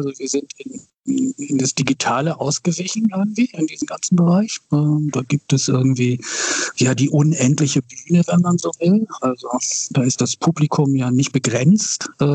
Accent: Hamburg, Germany; Aber ich bin in Wilhelmsburg aufgewachsen irgendwie, also insofern und arbeite eben auch hier.

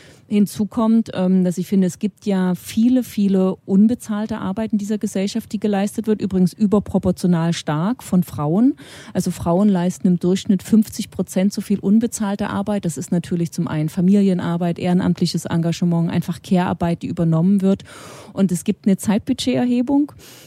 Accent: eastern Germany, Germany; ich komme ja aus dem Osten

